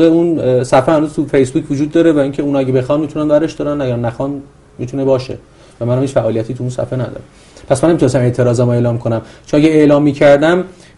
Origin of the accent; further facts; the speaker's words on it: Iran; من به عنوان یک ایرانی قبل از اون برنامه هم تصمیم داشتم وقت زمانی که درسم تموم بشه برگردم به ایران